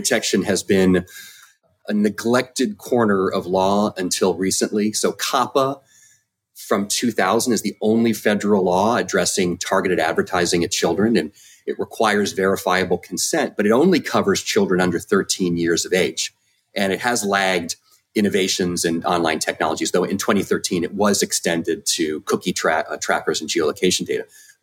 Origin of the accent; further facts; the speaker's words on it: Maryland, United States; And by the way, I was born and raised in Maryland